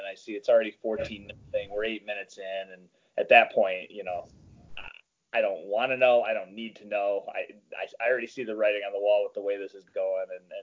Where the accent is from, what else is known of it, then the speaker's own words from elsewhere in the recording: Novi, Michigan, United States; Yep, a longtime friend of mine from my hometown in Novi.